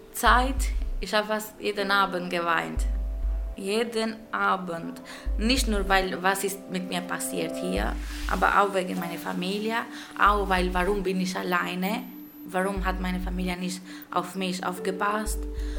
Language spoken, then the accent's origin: German; Albania; German is a second language; now in Germany; bin 25 Jahre alt und ich komme aus Albanien.